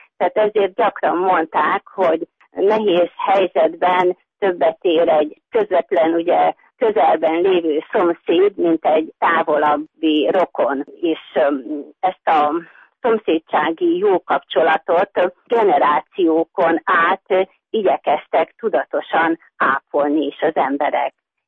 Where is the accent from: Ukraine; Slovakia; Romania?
Ukraine; Zakarpattia Oblast; Én egy kárpátaljai magyar nagyközségből származom, melyik vegyes felekezetű református és görögkatolikus kb. Fele-fele arányban.